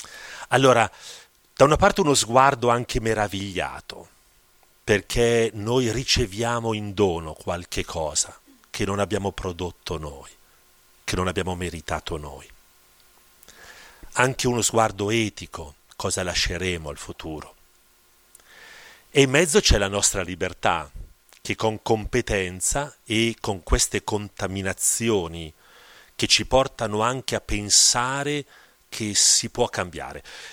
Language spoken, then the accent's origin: Italian; Cremona, Lombardy, Italy; Perché io vengo da Cremona, per cui quell'aratro per me invece era il paesaggio normale. Io ho abitato fino a quando prima di entrare in seminario, 19 anni, in Cascina, e andavo a lavorare nei campi